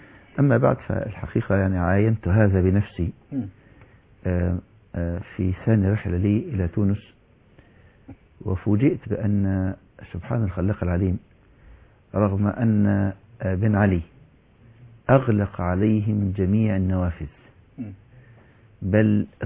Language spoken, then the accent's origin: Arabic; Egypt; حتى أنني كنت في ذور الحضور أكثر من عندنا في مصر